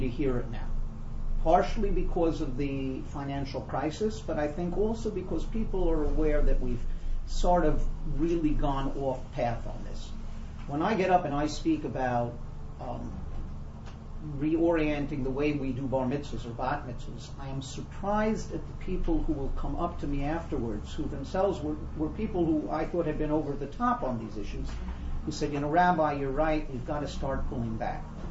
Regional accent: West Hempstead, New York, United States; I'm very proud that the first of those questions came from my hometown, West Hempstead.

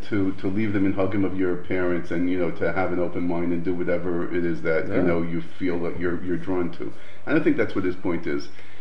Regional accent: New York, United States; I'm from New York, you know. I'm. It's totally in my bones, right?

